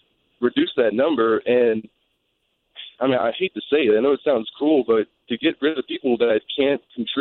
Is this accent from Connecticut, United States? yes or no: no; Louisiana, United States; I'm born and raised a Catholic. I'm from South Louisiana originally. And, you know, pretty strict Catholic household.